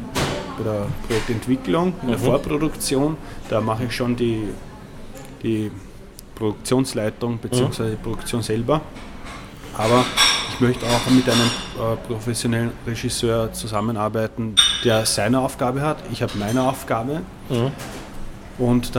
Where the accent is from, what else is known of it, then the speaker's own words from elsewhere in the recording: Vienna, Austria; Ich bin bei meinen Eltern aufgewachsen in Wien, genau.